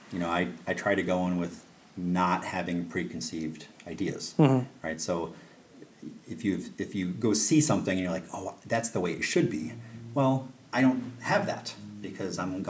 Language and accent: English; Wisconsin, United States; now in Chicago, United States; I was born in Wisconsin.